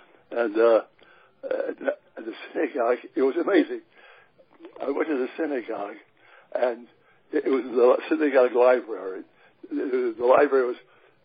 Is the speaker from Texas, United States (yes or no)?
yes; San Antonio, Texas, United States; moved away as an adult; Well, I grew up in the South, in San Antonio, Texas, and I saw discrimination, and it shocked me.